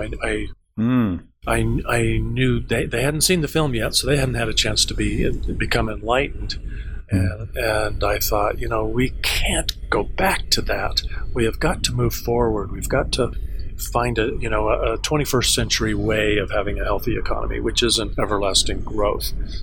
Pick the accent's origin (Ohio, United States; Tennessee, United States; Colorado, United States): Colorado, United States; Colorado Springs; And Colorado Springs, my hometown, place where I live to this day, is a poster child for growth addiction.